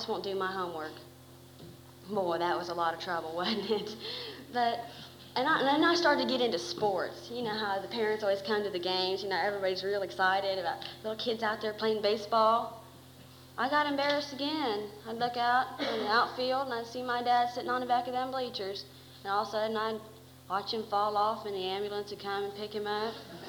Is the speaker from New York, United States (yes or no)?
no; Akron, Ohio, United States; I'm from Akron.